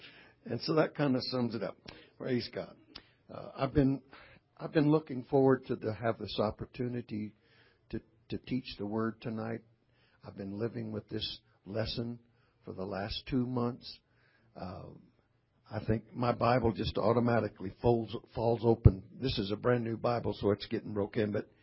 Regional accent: Texas, United States; born there; That's the town of my birth. I'm a Texan. Hallelujah, by birth.

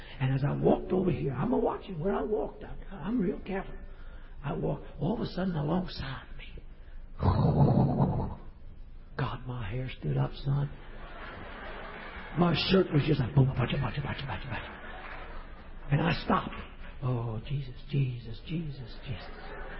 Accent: New York, United States; I'm from New York. I'm not Daniel Boone's mother. I'm from New York.

